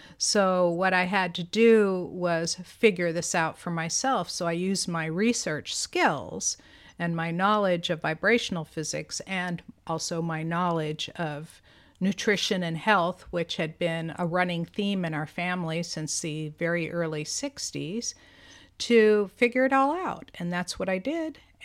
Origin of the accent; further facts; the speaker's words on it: United States; born there; first language Greek; Okay, so my first language is Greek. I grew up speaking Greek. I mean, you can tell from my name that it's not really an American name.